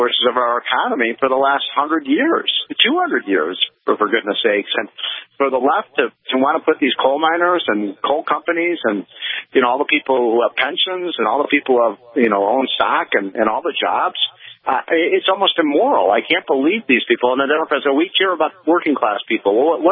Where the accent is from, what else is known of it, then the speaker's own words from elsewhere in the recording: Illinois, United States; It's in Indiana, my home state of Illinois, all over this great country.